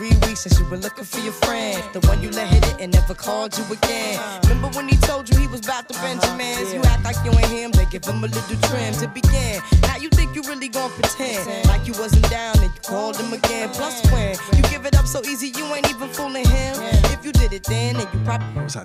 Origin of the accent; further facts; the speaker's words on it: London, United Kingdom; I grew up in North London.